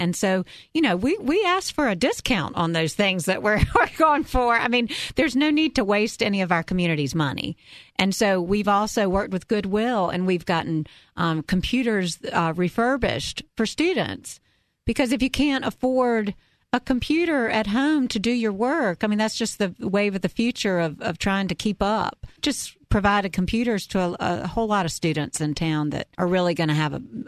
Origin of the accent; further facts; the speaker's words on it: Irmo, South Carolina, United States; moved away as an adult; now in Charlotte, United States; I didn't grow up here. I grew up in Irmo, South Carolina, but I married a Charlotte boy.